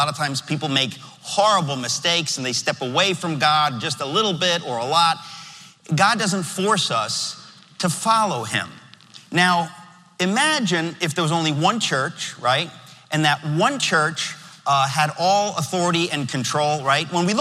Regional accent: New York, United States; born there; I was born in New York. I live in New York. I talk fast so we can get it done.

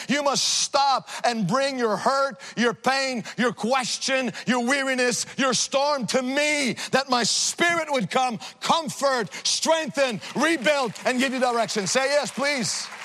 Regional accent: Montreal, Quebec, Canada; I was from Montreal, you know, I'm from the streets in Montreal

